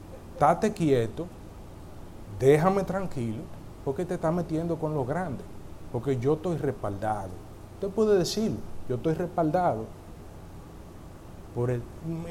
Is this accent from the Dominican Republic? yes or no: yes; Dominican Republic; Esa palabra quieto, nosotros como dominicanos la más asumimos cuando uno tiene niños chiquitos.